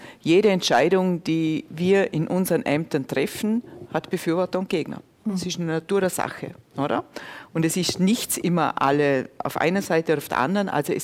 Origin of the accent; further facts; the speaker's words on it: Vorarlberg, Austria; Und ich streite mit meinen Medien bei uns in Vorarlberg, in Österreich